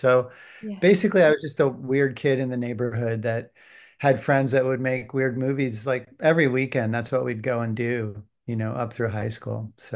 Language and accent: English; Cleveland, Ohio, United States; I'm from outside Cleveland. All right. Yeah. We were kind of in the boonies, you know, not too far from the cornfields way back when.